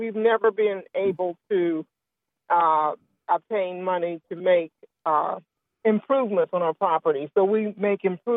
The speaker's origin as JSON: {"language": "English", "town": "Columbus", "region": "Ohio", "country": "United States", "tie": "born or raised there", "said": "I grew up in the Bronzeville area and community, and right now I no longer live in the community, but I am a property owner."}